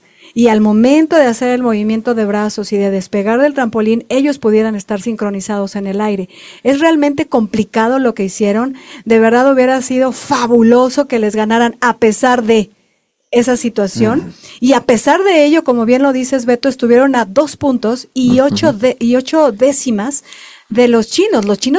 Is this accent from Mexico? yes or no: yes; Mexico; como buen mexicano, yo, como exclavadista